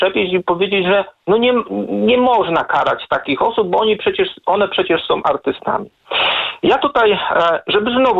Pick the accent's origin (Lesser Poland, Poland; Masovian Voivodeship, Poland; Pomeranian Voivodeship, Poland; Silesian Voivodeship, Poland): Pomeranian Voivodeship, Poland; Gdańsk; Jako gdańszczanin mam okazję obcować od urodzenia z podobnymi, uwaga, dziełami.